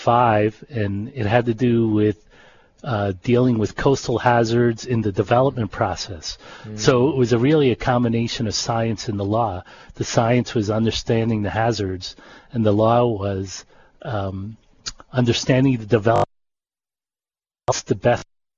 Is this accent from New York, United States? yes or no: yes; New York, United States; moved away as an adult; now in Hawaii, United States; Okay, well, I was originally from New York. I came here to Hawaii for graduate school